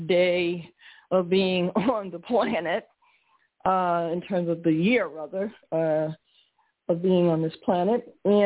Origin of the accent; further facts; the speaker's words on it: Philadelphia, Pennsylvania, United States; And so, you know, again, I'm from Philly, so I'm used to seeing that.